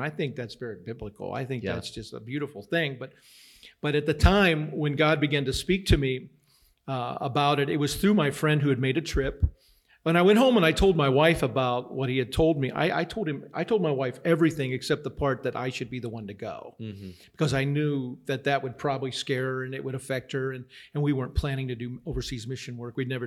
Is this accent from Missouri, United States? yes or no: no; Akron, Ohio, United States; also born or lived in West Virginia; I'm from Akron, yeah, not far. I say I was born in West Virginia, but yeah, I was raised mostly in Ohio.